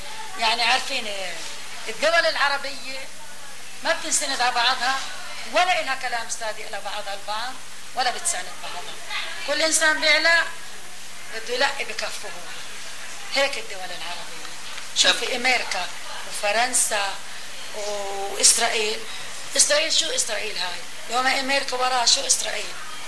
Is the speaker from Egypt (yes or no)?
no; Palestine; moved away as an adult; أنا لما طلعت من فلسطين كان عمري 18 سنة